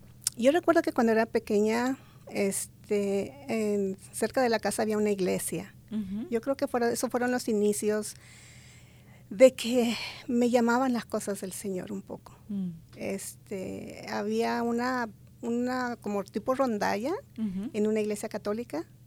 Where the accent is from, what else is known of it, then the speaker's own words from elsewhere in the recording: Ayotla, State of Mexico, Mexico; yo soy de México, de la Ciudad de México, unos 45 minutos de la Ciudad de México. Es un pueblo que se llama Ayotla, Estado de México.